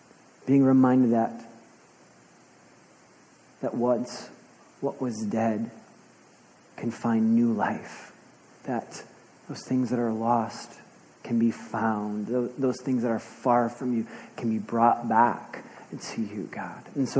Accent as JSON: {"language": "English", "town": "Chicago", "region": "Illinois", "country": "United States", "lives_now": "Portland, United States", "said": "I'm from Chicago. They dye a river green. I don't think they do that here, right?"}